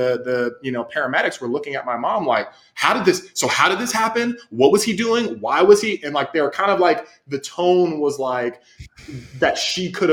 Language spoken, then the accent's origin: English; West Chester, Ohio, United States; for me, I feel like, you know, for my parents and my family is I'm actually the house that I grew up in. I'm from Westchester, Ohio, which is about 20 or so minutes away north of Cincinnati.